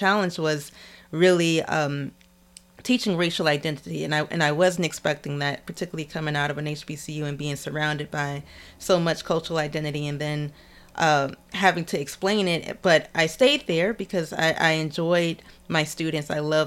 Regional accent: Washington, District of Columbia, United States; So I grew up in Washington, D.C. At the time, it was considered probably one of the least invested, I would say, communities in Washington, D.C., in Ward 8 of D.C.

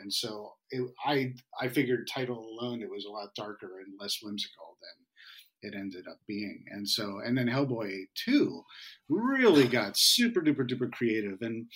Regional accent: New England, United States; growing up in New England, you know, where it could just rain at the, you know, turn of a dime

